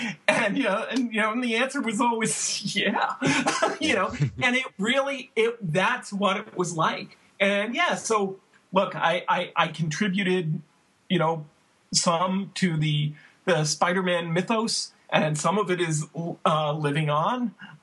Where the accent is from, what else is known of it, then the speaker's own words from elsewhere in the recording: Brooklyn, New York, United States; and I grew up in Brooklyn, and in the winter I have these memories of sitting around my friend Johnny Albarico's dining room table